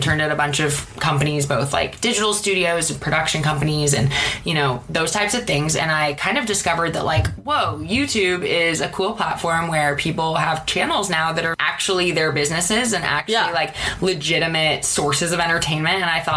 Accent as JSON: {"language": "English", "town": "Seattle", "region": "Washington", "country": "United States", "moved": "as an adult", "lives_now": "Los Angeles, United States", "said": "So I'm from Seattle and moved to LA in 2011 for film school."}